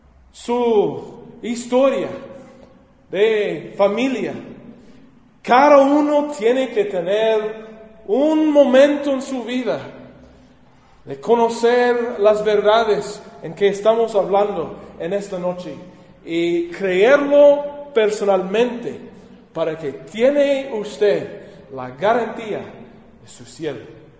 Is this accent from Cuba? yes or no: no; Sussex, New Brunswick, Canada; born there; Spanish is a second language; moved away; Yo nací en Canadá en el año 1981. En un pueblo, en una ciudad muy chiquita que se llama Sussex, New Brunswick, en el estado de Nuevo Brunswick.